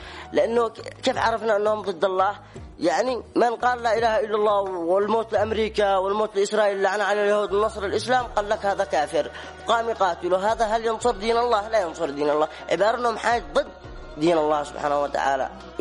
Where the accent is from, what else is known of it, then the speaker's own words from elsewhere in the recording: Taiz Governorate, Yemen; فأني أنصح من أهل قريتي وأهل محافظة تعز بأكملها